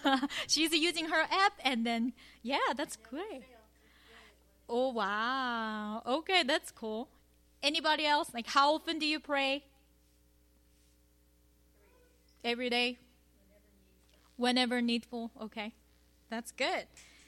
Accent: Daegu, South Korea; my hometown, which is southern part of South Korea, city of Daegu City

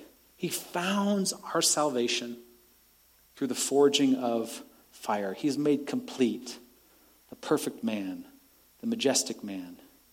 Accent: Seattle, Washington, United States; This happened many years ago in my hometown of Seattle.

